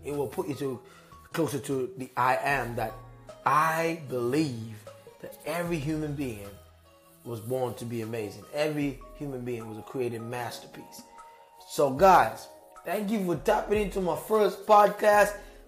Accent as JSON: {"language": "English", "country": "Montserrat", "tie": "born or raised there", "lives_now": "London, United Kingdom", "said": "You see, I grew up in Montserrat. And in Montserrat, it's like, it's so beautiful."}